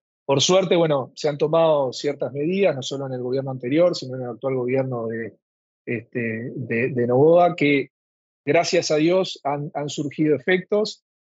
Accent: Uruguay; now in Guayaquil, Ecuador; Yo soy uruguayo, pero como te decía, ya hace casi 10 años que estoy viviendo aquí en Guayaquil, en Ecuador

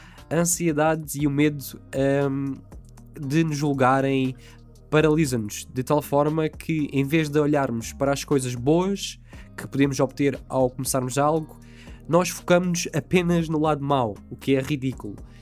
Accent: Algarve, Portugal; accent: Algarvian; Porque não tenho voz de rádio, porque tenho um sotaque algarvio, que um dia ia dizer peixe em vez de peixe

